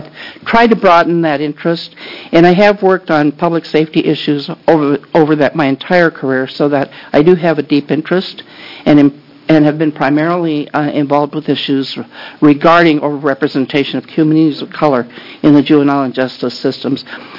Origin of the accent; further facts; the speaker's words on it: Philomath, Oregon, United States; I am from Philomath, Oregon, which is part of rural Benton County